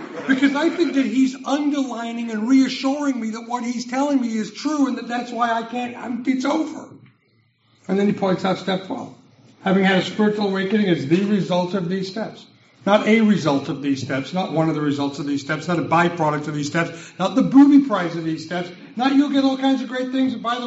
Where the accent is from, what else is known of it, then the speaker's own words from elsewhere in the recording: Las Vegas, Nevada, United States; And I'm from Vegas. I'm a betting guy.